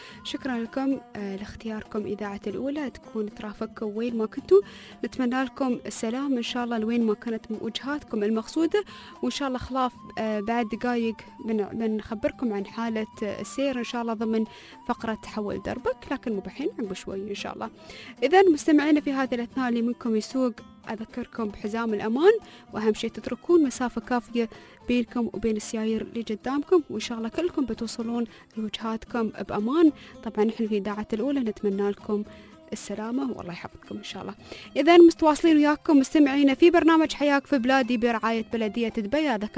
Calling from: Kuwait; وأنا أتابعكم من الكويت

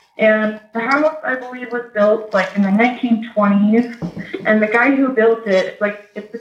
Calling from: Utah, United States; and I'm calling from Utah.

